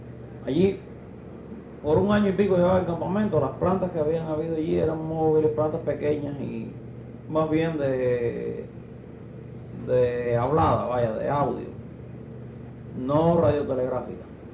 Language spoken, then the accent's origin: Spanish; Chivirico, Santiago de Cuba, Cuba; yo soy de Chivirico